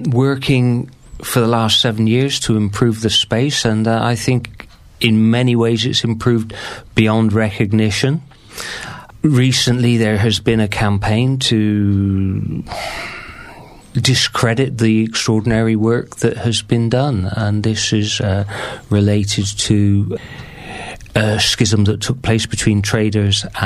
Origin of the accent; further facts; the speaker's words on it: Bristol, South West England, United Kingdom; I'm from the People's Republic of Stokescroft.